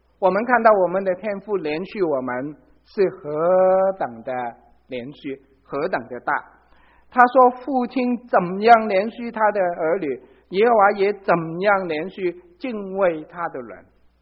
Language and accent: Chinese; Hong Kong; 我就特别留心香港，因为我在香港长大，香港人。